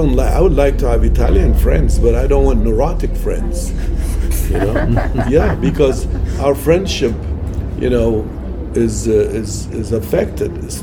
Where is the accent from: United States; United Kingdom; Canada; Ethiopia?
Ethiopia; first language Amharic; English is a second language; I learned English. I'm not good in English. I still think in it Amharic.